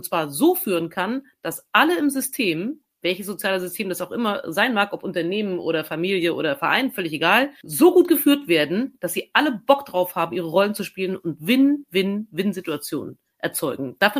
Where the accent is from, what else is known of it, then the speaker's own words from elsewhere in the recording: East Germany, Germany; born there; weil ich bin nämlich in der DDR geboren